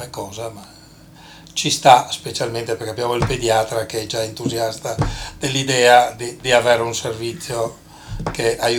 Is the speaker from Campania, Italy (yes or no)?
no; Trieste, Friuli-Venezia Giulia, Italy; born there; also born or lived in Pordenone; Io sono triestino di nascita, pordenonese poi di adozione